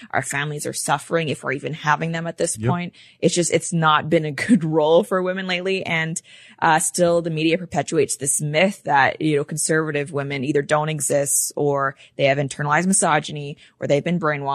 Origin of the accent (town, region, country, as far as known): Hong Kong; born or raised there; also born or lived in Canada